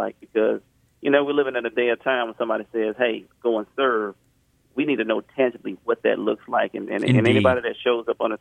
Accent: Mobile, Alabama, United States; even though I'm from there. I'm from Happy Hill. I grew up in Plateau, but we've been working with Keep Mobile Beautiful.

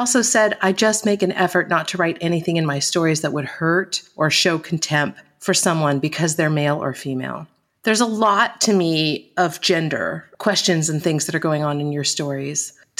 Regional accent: California, United States; which as a Californian, I can't help it. I always notice when there's California in a book.

